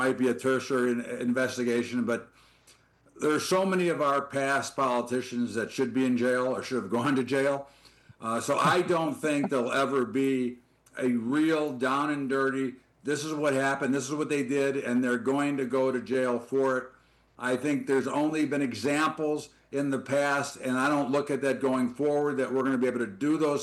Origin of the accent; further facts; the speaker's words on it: Chicago, Illinois, United States; And I'm also from Chicago, Scott.